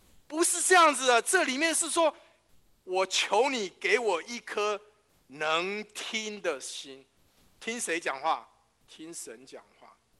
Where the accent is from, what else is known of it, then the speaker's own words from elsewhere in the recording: China; 我们中国人讲什么内行的什么看门道，外行的看热闹。